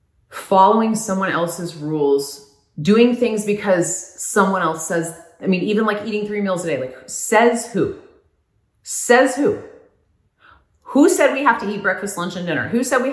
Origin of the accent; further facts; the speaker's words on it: Oklahoma, United States; growing up in Oklahoma, when you're a teenager and you start talking about like self-pleasure